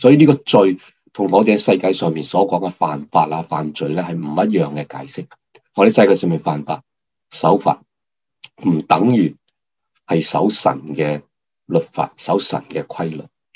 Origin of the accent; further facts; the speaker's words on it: China; 那我们中国人呢真的要留意提醒。